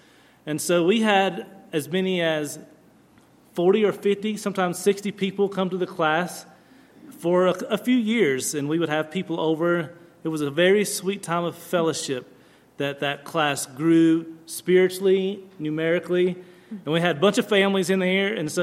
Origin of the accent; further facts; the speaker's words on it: Virginia, United States; And so the Lord led us out of the Air Force and took us back to where I grew up in Virginia.